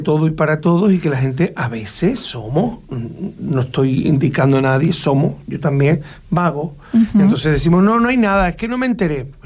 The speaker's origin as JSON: {"language": "Spanish", "region": "Canary Islands", "country": "Spain", "said": "yo soy majorero y yo por mi isla mato"}